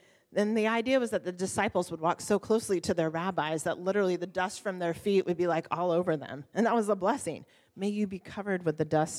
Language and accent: English; Oregon, United States; I grew up in mountains in Oregon.